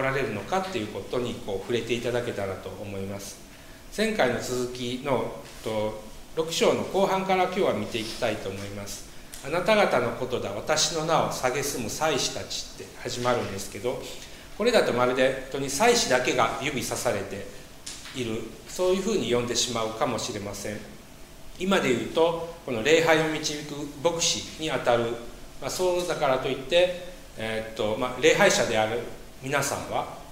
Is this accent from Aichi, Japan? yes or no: no; Kyoto, Japan; 私は京都の北の方なんで衛生京都人なんですけど